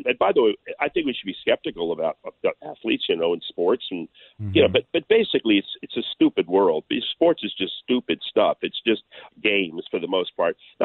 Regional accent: Miami Beach, Florida, United States; I grew up in Miami Beach, Florida, as a kid.

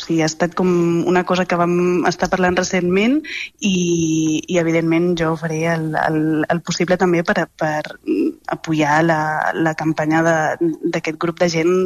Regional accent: Les Planes d'Hostoles, Catalonia, Spain; les Planes d'Hostoles és el meu poble

